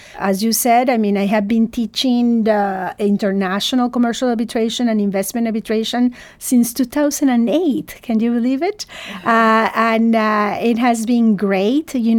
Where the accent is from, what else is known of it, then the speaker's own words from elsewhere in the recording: Mexico; English is a second language; I'm originally from Mexico, so I have the opportunity to go and present in Spanish, you know, and also in my broken English and my French.